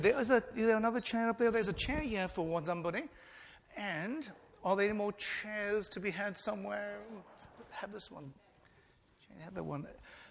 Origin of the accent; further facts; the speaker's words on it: Cape Town, Western Cape, South Africa; And I grew up in Cape Town in a church, it was a fairly high church.